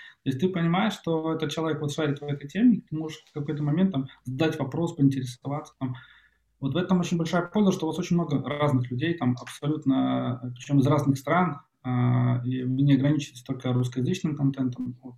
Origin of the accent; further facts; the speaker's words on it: Belarus; now in Kyiv, Ukraine; Я белорус, но так вот волей судьбы оказался в Киеве. Но я сейчас на две страны живу